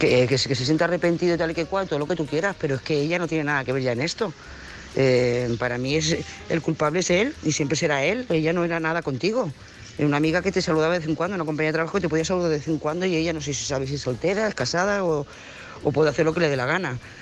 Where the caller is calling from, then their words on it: Lloret de Mar, Catalonia, Spain; de Lloret de Mar.